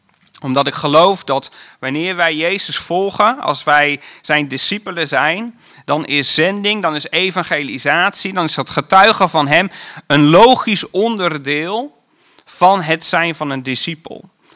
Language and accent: Dutch; Oldebroek, Gelderland, Netherlands; born there; Ik ben geboren in Oldebroek, niet zo heel ver hier vandaan.